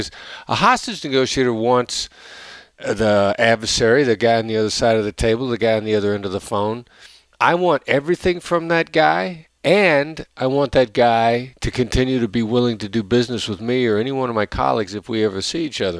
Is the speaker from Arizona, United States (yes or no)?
no; Iowa, United States; I come from this Midwestern blue-collar background, small town in Iowa, where, and I know my accent doesn't sound like a small town in Iowa